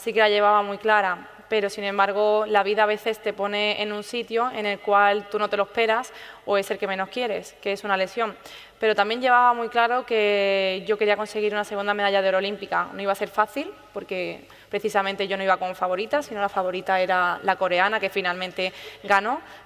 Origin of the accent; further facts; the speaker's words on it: Huelva, Andalusia, Spain; seguramente sea en Huelva, de momento no está cerrado, pero me haría mucha ilusión poder estar en mi tierra con toda mi gente